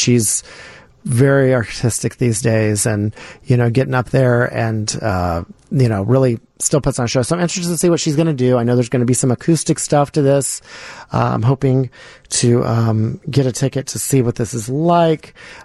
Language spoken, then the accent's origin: English; the South, United States; I grew up in the South and I didn't fit into the mold like everybody else.